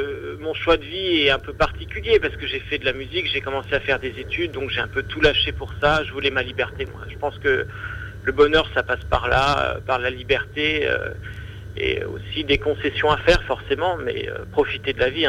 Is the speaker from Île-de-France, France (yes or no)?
yes; Paris, Île-de-France, France; Donc, arriver comme ça en tant que Parisien, essayer de jouer